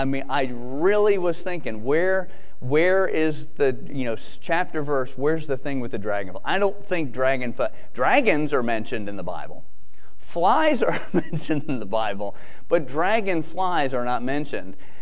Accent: Georgia, United States; I grew up in South Georgia, so I appreciate that.

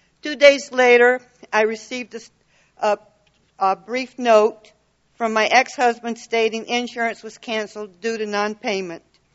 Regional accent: North Carolina, United States; Good morning. … I grew up in North Carolina. Our parents took us to church.

